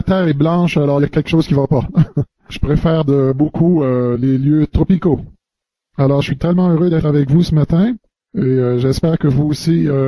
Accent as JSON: {"language": "French", "region": "Texas", "country": "United States", "said": "je viens du Texas. Lorsque je ne suis pas sur la route en train de donner des enseignements, alors je suis aussi pasteur d'une église au Texas."}